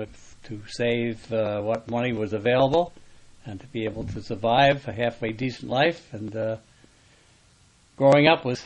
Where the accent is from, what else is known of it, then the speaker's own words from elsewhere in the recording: New York City, New York, United States; born there; I was born in a hospital in New York City.